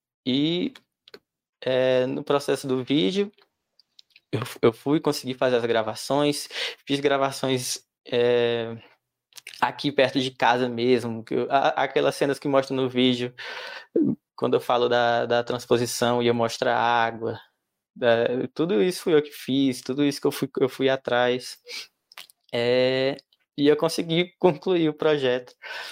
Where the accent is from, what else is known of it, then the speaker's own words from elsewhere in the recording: Salgueiro, Pernambuco, Brazil; born there; Eu nasci em Salgueiro, moro aqui há muitos anos já